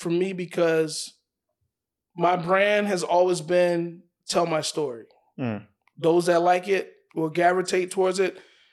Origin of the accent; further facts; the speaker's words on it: Palm Beach, Florida, United States; So for me, I come from South Florida, Palm Beach.